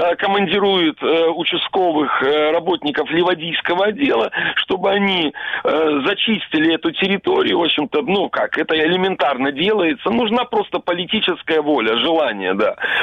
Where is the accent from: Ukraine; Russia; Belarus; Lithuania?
Ukraine; Yalta, Crimea; вы из Киева, я из Ялты